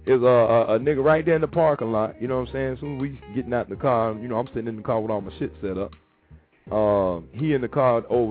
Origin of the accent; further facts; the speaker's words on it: Tampa, Florida, United States; I'm like, well, man, I'm from Tampa too, dog.